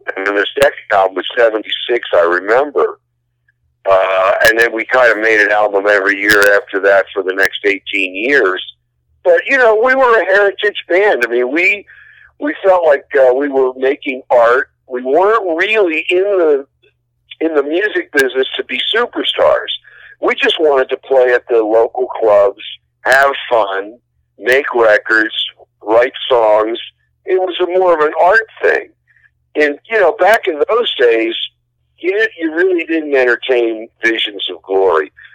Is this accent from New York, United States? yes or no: no; Baltimore, Maryland, United States; My whole family lived within four blocks of each other when we were growing up in Baltimore.